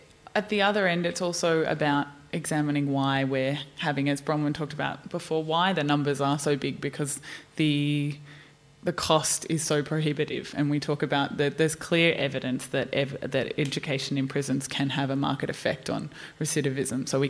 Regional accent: Northern Territory, Australia; I'm from the Northern Territory

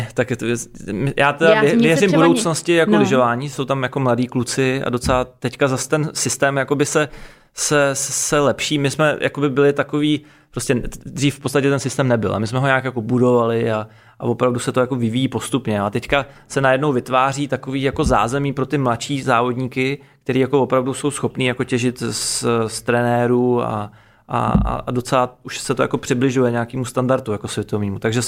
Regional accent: Prague, Czechia; Samozřejmě my jsme byli trošku jako ujetí v tom, že jsme byli z Prahy.

